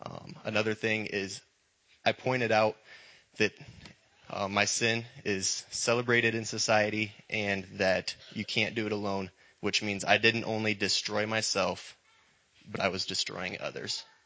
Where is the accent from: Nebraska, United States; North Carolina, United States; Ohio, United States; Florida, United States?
Nebraska, United States; Oconto; I'm from Oconto, Nebraska, which is a big city of about 150 people.